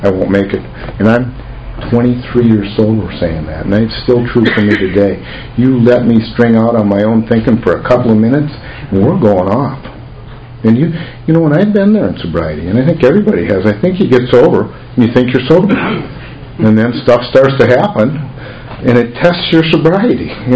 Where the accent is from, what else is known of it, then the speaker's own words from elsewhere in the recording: New Orleans, Louisiana, United States; Where are you from? I said, New Orleans.